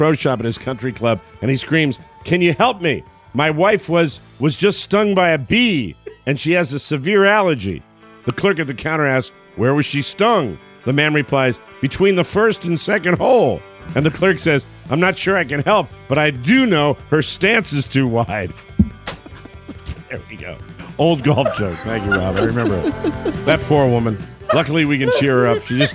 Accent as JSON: {"language": "English", "town": "Glastonbury", "region": "Connecticut", "country": "United States", "tie": "born or raised there", "said": "And when they opened in the South Glastonbury part of my hometown, we went to Olympic"}